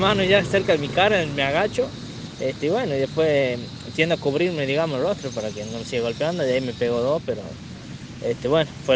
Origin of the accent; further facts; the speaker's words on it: Tucumán, Argentina; como yo vengo de Tucumán